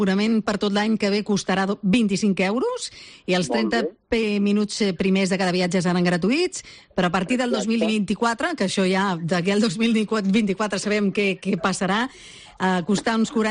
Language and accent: Catalan; Castelldefels, Catalonia, Spain; Jo sóc de Castelldefels, faig servir la bicicleta.